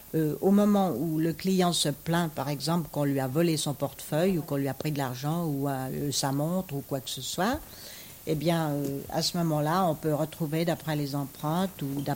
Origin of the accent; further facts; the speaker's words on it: Switzerland; en tant que Suissesse, enfin, soi-disant Suissesse, moi, je me sens tout à fait marginale de la Suisse et de tous les pays.